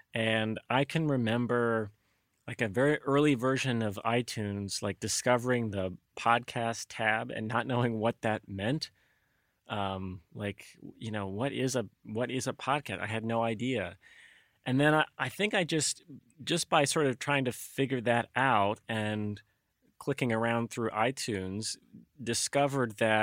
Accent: Alabama, United States; I grew up in Alabama, so I have a natural disadvantage there.

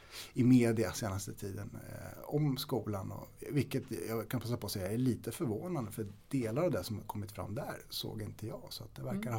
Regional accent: Storfors, Värmland, Sweden; jag är ju född och uppvuxen i Värmland. I östra delen av Värmland i Storfors. En liten bruksort med då kanske var 4000 invånare. Idag är det ungefär 3 skulle jag tro drygt kvar.

